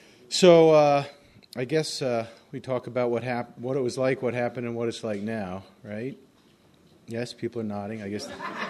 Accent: Long Island, New York, United States; I grew up on Long Island. I was raised in a very Jewish household, not Orthodox, but Jewish, and in a very Jewish community in Long Island.

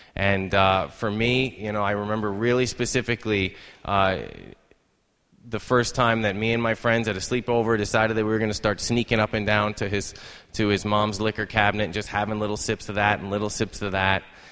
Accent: Irvington-on-Hudson, New York, United States; I'm not from Long Island, so you're welcome. I'm from Westchester, the Long Island of the North. And I grew up in a lovely town called Irvington-on-Hudson.

